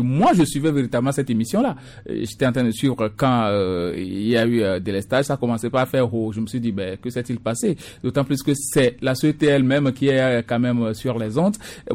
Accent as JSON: {"language": "French", "country": "Togo", "said": "Maintenant, ici, chez nous, au Togo"}